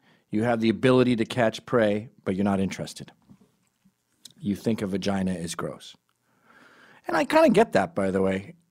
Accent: Glasgow, Scotland, United Kingdom; also born or lived in England; I grew up in Glasgow. My parents are Glaswegian. I was born in England, but I would go to Scotland every summer and spend a lot of time with my gran

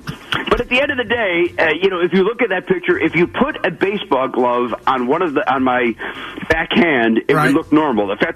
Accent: Chicago, Illinois, United States; Growing up in Chicago, I wanted to do two things. I either wanted to play for the Chicago White Sox, or the comedy dream, host the Tonight Show.

